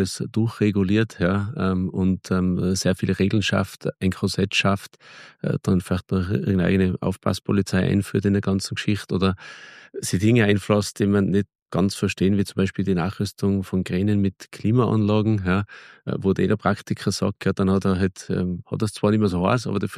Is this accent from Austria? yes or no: yes; Austria; als Österreicher